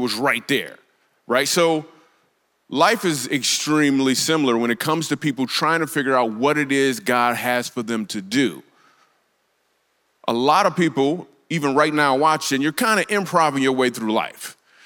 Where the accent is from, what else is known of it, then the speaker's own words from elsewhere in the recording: Grand Rapids, Michigan, United States; I grew up in Grand Rapids, Michigan. And the only place I can get on stage at that had an open mic was in Lansing, Michigan.